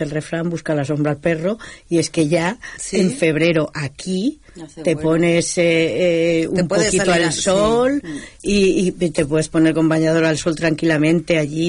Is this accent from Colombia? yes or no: no; Valladolid, Castile and León, Spain; yo que acabo de venir de Valladolid, he estado 4 días, me entusiasma, es mi tierra y estoy muy bien entre pinares allí, con el río Duero alrededor, en el sitio donde voy, a las afueras de Valladolid